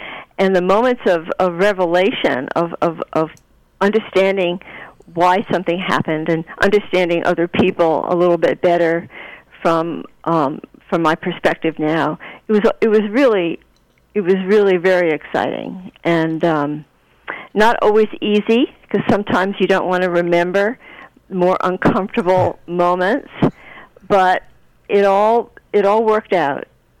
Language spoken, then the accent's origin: English; Providence, Rhode Island, United States; I'm from Providence, and it was my first job after college.